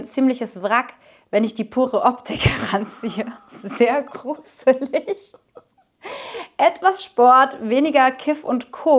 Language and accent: German; Cologne, North Rhine-Westphalia, Germany; als Kölnerin